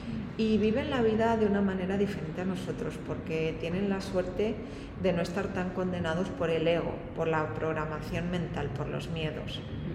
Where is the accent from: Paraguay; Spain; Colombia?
Spain; Muy grata porque yo soy española